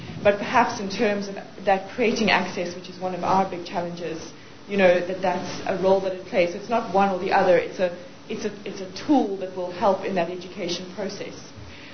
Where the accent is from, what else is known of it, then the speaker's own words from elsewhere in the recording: South Africa; I'm from South Africa.